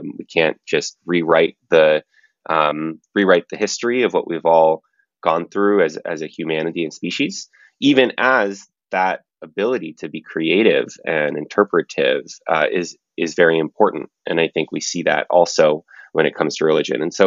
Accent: Berkeley, California, United States; I grew up in Berkeley, California, and I would say I've gone on probably a deeper dive around religion than most people that I know.

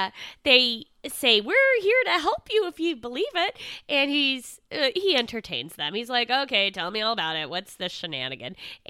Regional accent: Indiana, United States; I'm from Indiana, totally landlocked place, so I have a good excuse for this.

